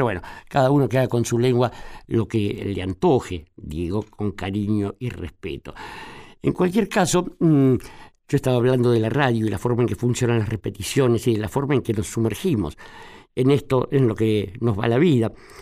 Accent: Argentina

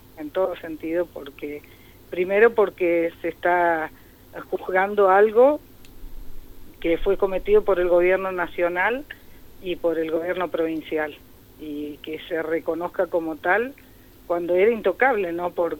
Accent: Argentina

